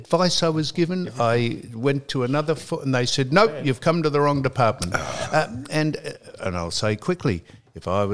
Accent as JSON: {"language": "English", "country": "Australia", "said": "And I'm an Australian speaking English, and I know there's plenty of people here that don't speak English"}